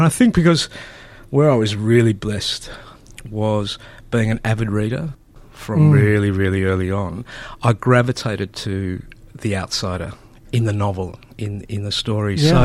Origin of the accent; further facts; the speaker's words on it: Australia; first language Greek; English is a second language; So, you know, I was born an Australian child, but because I grew up in this Greek world, I didn't speak any English until I went to school, and we didn't do kindergarten back then.